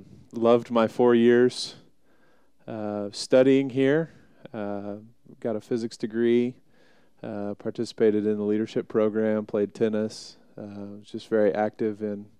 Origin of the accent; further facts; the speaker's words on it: Liberal, Kansas, United States; I grew up in Liberal, Kansas, and was born there. Graduated from high school there in 95.